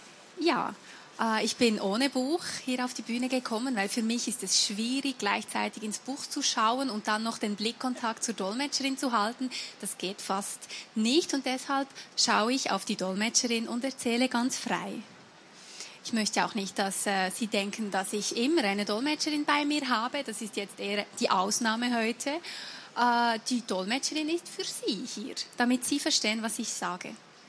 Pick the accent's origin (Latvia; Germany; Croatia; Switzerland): Switzerland; Ich bin aus der Schweiz